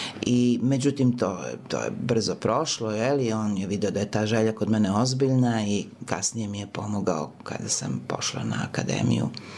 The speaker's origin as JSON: {"language": "Serbian", "town": "Kragujevac", "region": "Šumadija", "country": "Serbia", "tie": "born or raised there", "also_born_or_lived": "Belgrade", "said": "Ja sam rođena u Kragujevcu, tamo sam završila osnovnu školu i gimnaziju, onda sam došla u Beograd na studije."}